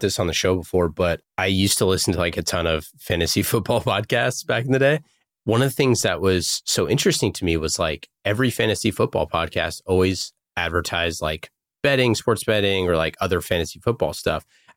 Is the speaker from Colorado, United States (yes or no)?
no; Oakland, California, United States; Yeah, I was born and raised in Oakland.